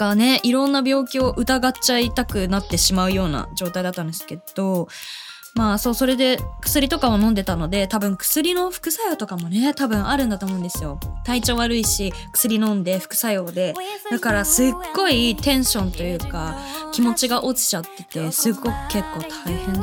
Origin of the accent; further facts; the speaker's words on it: Saitama, Japan; 私地元埼玉市の与野公園で花見の私のオフ会できればなって考えています。